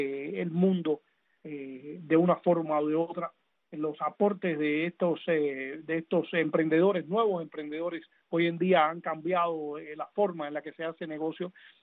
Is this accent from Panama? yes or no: no; Cuba